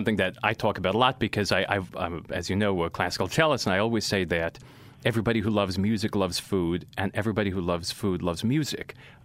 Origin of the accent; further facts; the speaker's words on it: New England, United States; I mean, I grew up in New England, which couldn't be farther from New Orleans.